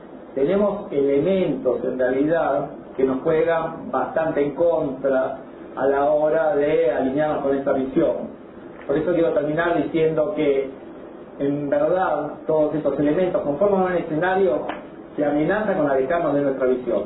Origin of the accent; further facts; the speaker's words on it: Argentina; está en parte de nuestro ADN analizar proyectos como argentinos de corto plazo